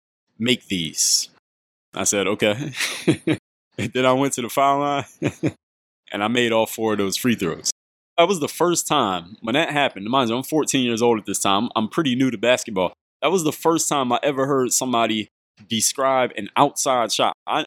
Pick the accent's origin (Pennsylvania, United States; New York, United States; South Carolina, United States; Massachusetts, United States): Pennsylvania, United States; Philadelphia; Finley Playground in Mount Airy, where I grew up in Northwest Philadelphia.